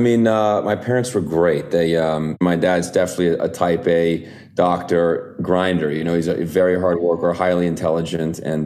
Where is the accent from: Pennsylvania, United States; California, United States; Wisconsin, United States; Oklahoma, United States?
Oklahoma, United States; Oklahoma City; also born or lived in Lubbock / Minnesota; I was born in Lubbock, Texas, which is a small town in West Texas. Don't remember it. My first memories were in Oklahoma City.